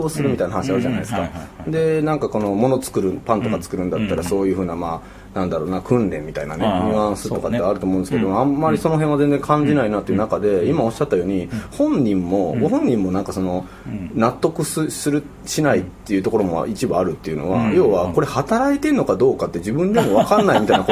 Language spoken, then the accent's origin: Japanese; Sakai, Osaka, Japan; 僕も大阪の堺のニュータウン出身なんですけども